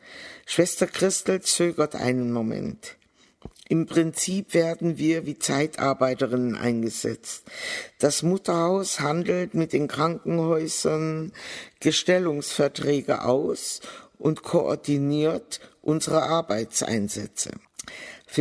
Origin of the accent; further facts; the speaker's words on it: Leipzig, Saxony, Germany; born there; Ich bin 1942 in Leipzig geboren.